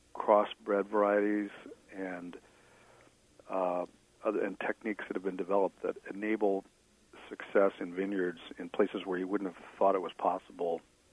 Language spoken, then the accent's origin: English; Ohio, United States; now in San Francisco, United States; I first moved out to the San Francisco area shortly after college, and I grew up in Ohio, which is not exactly Iowa, but it's not that different.